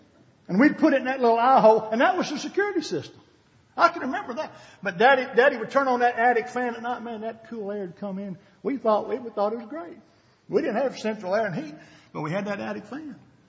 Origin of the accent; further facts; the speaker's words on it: Ball Knob, Arkansas, United States; I can remember as a kid growing up in Ball Knob, Arkansas. That's a big place, folks.